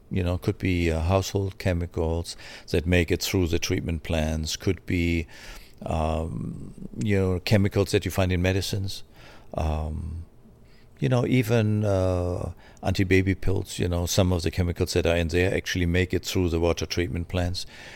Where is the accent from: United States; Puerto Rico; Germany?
Germany; I grew up in Germany.